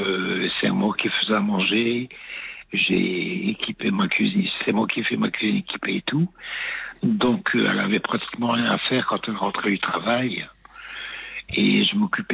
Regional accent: Hauts-de-France, France; Excusez-moi, je suis du Nord.

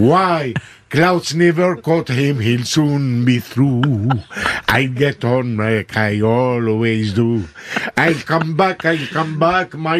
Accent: Algeria; accent: pied-noir

